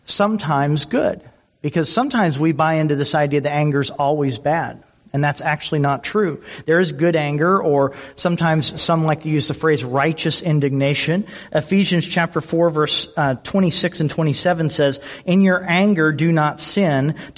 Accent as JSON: {"language": "English", "town": "Indianapolis", "region": "Indiana", "country": "United States", "said": "I'm from Indianapolis, Indiana, and kind of the classic from my teen years was a guy named Bobby Knight"}